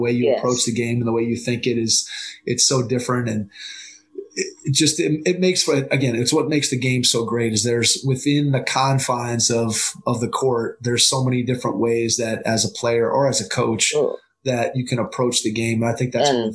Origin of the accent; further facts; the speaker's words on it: Cleveland, Ohio, United States; I grew up here in Cleveland